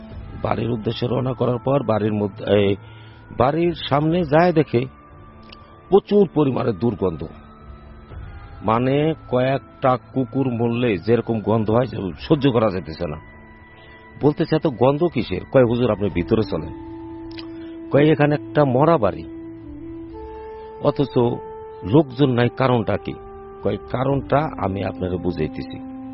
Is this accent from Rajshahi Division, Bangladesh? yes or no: no; Faridpur, Dhaka Division, Bangladesh; আমার বাড়ি ফরিদপুর টাপাকুলা।